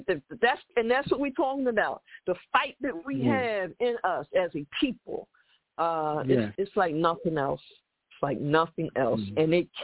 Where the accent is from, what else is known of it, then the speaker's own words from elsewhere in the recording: Philadelphia, Pennsylvania, United States; You know, like, hey, I'm from Philly.